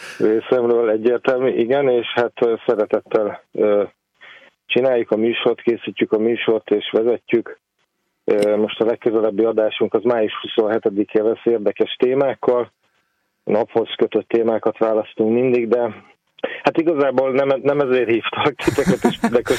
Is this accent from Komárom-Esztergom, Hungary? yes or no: yes; Komárom, Komárom-Esztergom, Hungary; Igazából én komáromi vagyok, ugye innen járok be hozzátok ugye havi egyszer